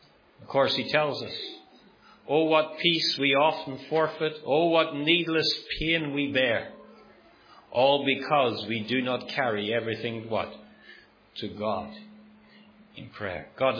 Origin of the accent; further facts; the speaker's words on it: Ireland; Many years ago, where I grew up in Ireland